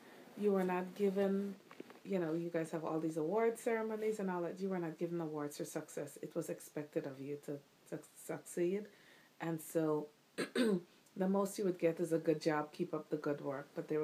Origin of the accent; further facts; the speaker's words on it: Guyana; because I was born and raised in Guyana, it was normal to me.